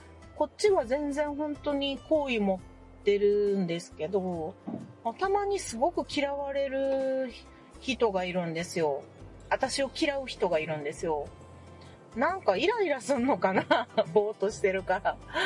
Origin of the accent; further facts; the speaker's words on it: Nara, Japan; 今はちょっと大阪の方までね、私奈良なんですけど行ってて